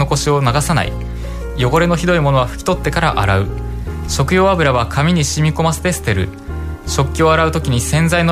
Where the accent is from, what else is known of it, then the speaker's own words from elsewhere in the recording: Ube, Yamaguchi, Japan; now in Okayama, Japan; 出身は山口県の宇部市です。